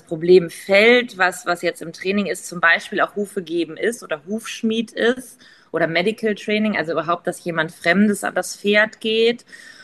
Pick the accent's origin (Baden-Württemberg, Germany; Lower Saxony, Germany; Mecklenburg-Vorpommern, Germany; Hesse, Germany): Lower Saxony, Germany; Hanover; also ich komme aus Hannover